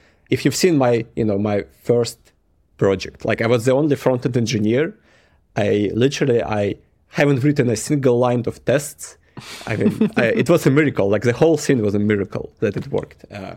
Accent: Belarus; first language Russian; English is a second language; moved away; because before in Belarus, like my first language is Russian. So I had to change the language, had to change the work environment, had to change the country.

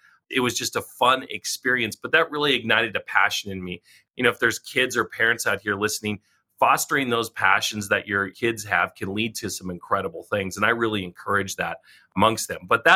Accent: Colorado, United States; also born or lived in Fargo, North Dakota / Minnesota; I was born there in the Midwest. Actually, I haven't been there since I was born. We only lived there 6 months, but I grew up a lot in Colorado and a few years in Minnesota.

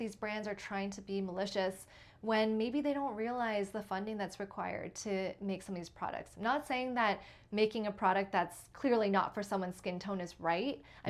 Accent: Toronto, Ontario, Canada; born there; I mean, I was born in Toronto, so I do identify as Canadian

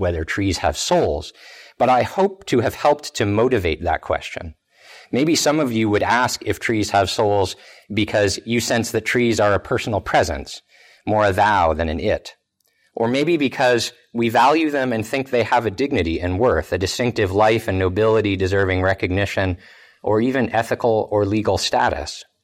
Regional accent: Vermont, United States; born or raised there

